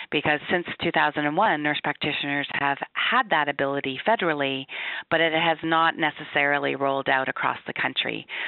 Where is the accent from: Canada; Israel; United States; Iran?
Canada; as a Canadian